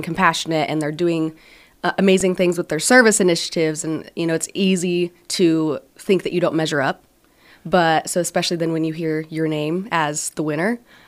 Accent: Scottsbluff, Nebraska, United States; Yeah, born and raised in Scottsbluff

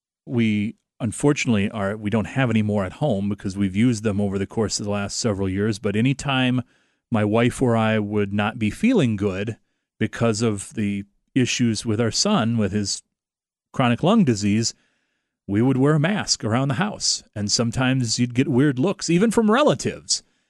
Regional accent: United States; Because I am an American, I channeled my inner American voter

